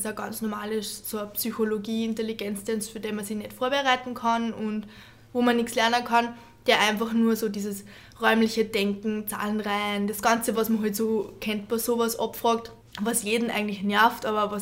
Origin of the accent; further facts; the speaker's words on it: Upper Austria, Austria; Ist eine sehr gute Schule bei uns in Oberösterreich, war die nächste zu meinem Heimatort.